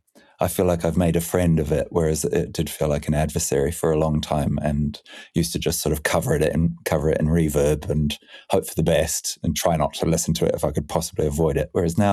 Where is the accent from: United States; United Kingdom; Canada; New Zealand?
New Zealand; when I was younger and growing up in New Zealand